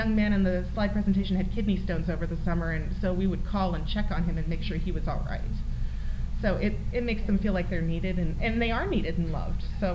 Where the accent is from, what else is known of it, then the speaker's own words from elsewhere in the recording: East Coast, United States; I've noticed that kids in the Midwest are very earnest, and I'm from the East Coast.